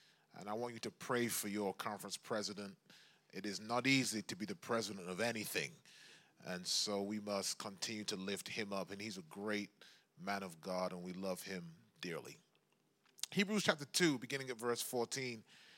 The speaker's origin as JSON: {"language": "English", "town": "Oldham", "region": "North West England", "country": "United Kingdom", "tie": "born or raised there", "said": "I grew up in the Northumberland Conference in just outside of Manchester, a place called Oldham."}